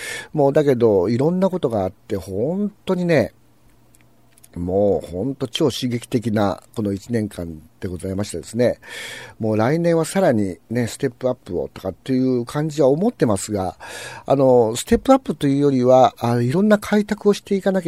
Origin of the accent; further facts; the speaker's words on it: Aichi, Japan; 私も地元が愛知県でありながらですね、もう長野県の方がよく知ってるっていう状況になってしまいましたね。